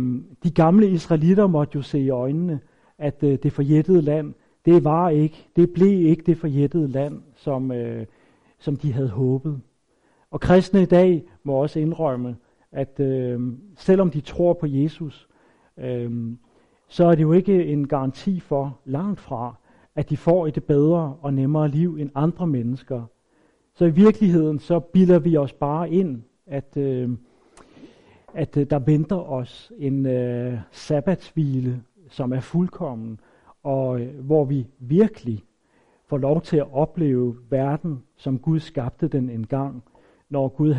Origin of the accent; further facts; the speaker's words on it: Karlslunde, Zealand, Denmark; i Karlslunde, hvor jeg kommer fra